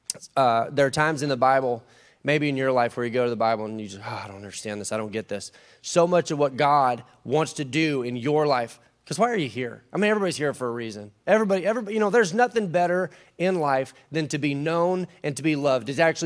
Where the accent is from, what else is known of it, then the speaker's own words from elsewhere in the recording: Oregon, United States; I'm from Oregon, and we say things like aura.